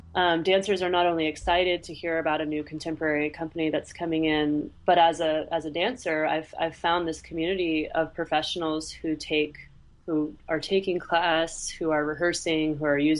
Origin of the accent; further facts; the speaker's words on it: East Coast, United States; My family is in Connecticut. I grew up on the East Coast.